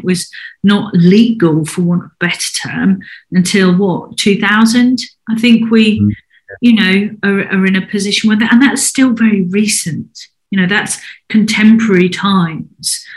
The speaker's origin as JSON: {"language": "English", "town": "Bexhill-on-Sea", "region": "South East England", "country": "United Kingdom", "tie": "born or raised there", "said": "I grew up in Bexhill and Sea in East Sussex, you know, a very conservative, you know, part of the country, a Tory stronghold"}